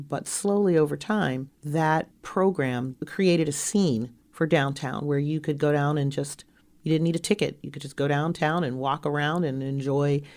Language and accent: English; Pittsburgh, Pennsylvania, United States; The cultural district is very different from what it was when I was growing up in Pittsburgh.